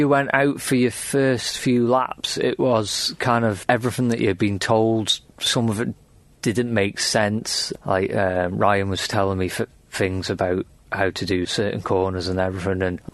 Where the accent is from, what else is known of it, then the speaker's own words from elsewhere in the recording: Jurby East, Isle of Man; I'm from Jerby East, and I'm competing in this year's Manx Grand Prix.